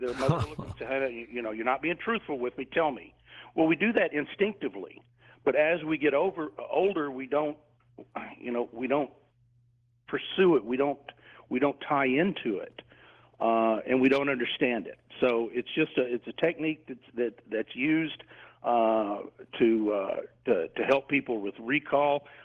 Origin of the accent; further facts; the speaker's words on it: Texas, United States; You know, it happened when I was a kid, growing up in Texas, and I started martial arts when I was 11, and I started competing kickboxing around the state of Texas when I was 16, 17 years old.